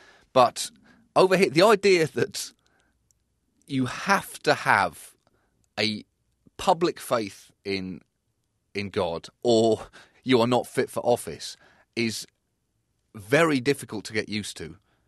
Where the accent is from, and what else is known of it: United Kingdom